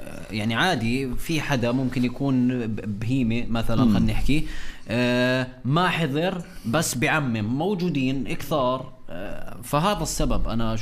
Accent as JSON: {"language": "Arabic", "country": "Jordan", "said": "يعني عندنا بالاردن مثلا"}